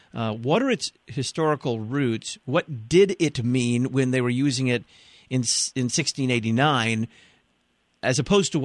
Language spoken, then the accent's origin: English; Bible Belt, United States; Well, I come from the Bible Belt, so I can tell you what I think when I think Baptist. I think of most of the Christians I grew up with.